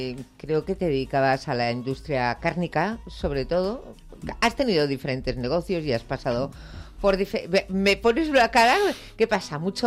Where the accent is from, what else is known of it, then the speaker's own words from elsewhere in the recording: Bilbao, Basque Country, Spain; Pero es que yo soy de Bilbao.